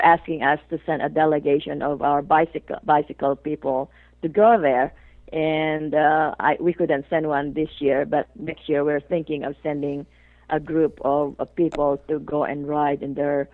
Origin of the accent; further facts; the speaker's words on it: Philippines; Yeah, I'm Filipino, right.